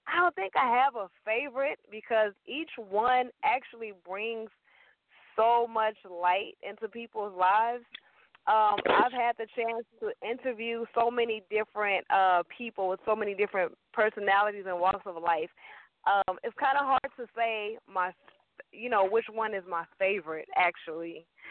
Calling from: Atlanta, Georgia, United States; I am calling from Atlanta, Georgia, and I am the host of a show called What's the Deal?

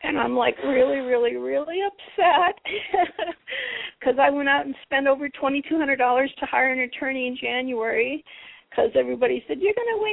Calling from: Arizona, United States; I'm calling from Arizona.

